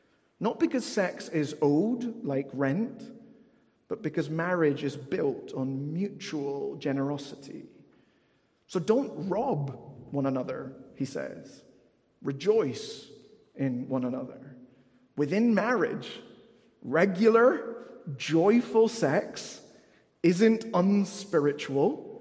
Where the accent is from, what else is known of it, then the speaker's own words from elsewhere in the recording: United Kingdom; And it's okay to laugh a bit and be somewhat uncomfortable. We're British, it's fine.